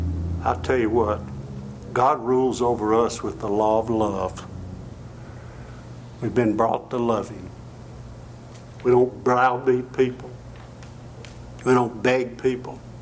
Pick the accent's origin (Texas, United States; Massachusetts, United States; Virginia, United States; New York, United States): Virginia, United States; And of course I'm from Virginia, and Norfolk, Virginia, a lot of ships been built there.